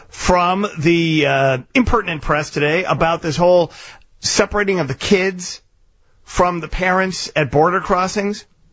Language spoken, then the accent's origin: English; United States; As an American, here's the problem.